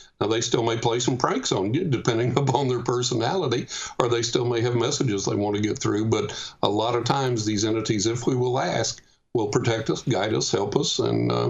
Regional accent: Texas, United States; accent: Texas; I grew up in West Texas, and I got that Texas accent still.

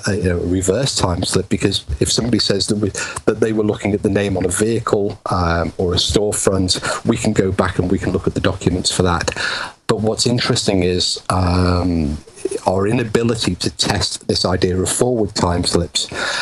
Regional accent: Liverpool, North West England, United Kingdom; And growing up in Liverpool in the 70s and 80s, you could understand why, because Liverpool was a very dead city and it had closed down.

